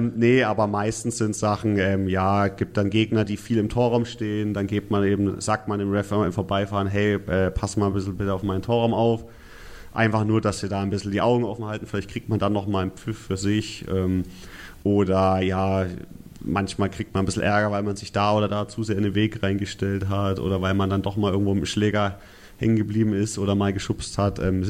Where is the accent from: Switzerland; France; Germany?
Germany; Nuremberg, Bavaria; born there; Ich bin ja ein gebürtiger Nürnberger